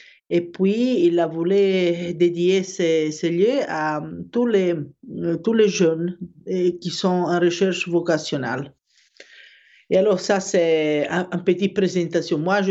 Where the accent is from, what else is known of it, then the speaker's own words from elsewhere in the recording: Rome, Lazio, Italy; born there; French is a second language; je suis capable de parler en français un peu. Hein. Alors, je suis la maman de Carlo, et je suis née à Rome